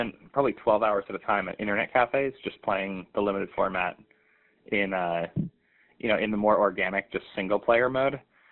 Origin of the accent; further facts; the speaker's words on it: New Jersey, United States; We grew up in Northern Jersey, so there were a lot of, these were people who were always like beating us at like regionals and states growing up.